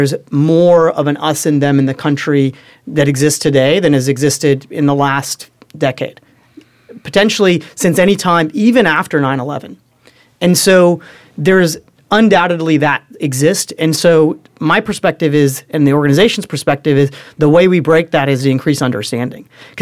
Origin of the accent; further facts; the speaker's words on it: Cincinnati, Ohio, United States; So I grew up in Cincinnati, Ohio, right?